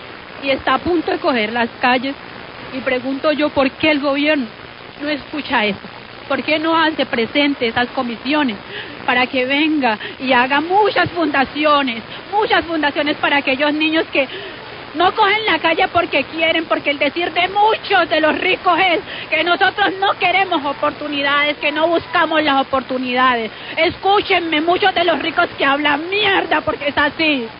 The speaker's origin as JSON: {"language": "Spanish", "region": "Chocó", "country": "Colombia", "lives_now": "Cali, Colombia", "said": "Yo soy desplazada del litoral San Juan, Chocó."}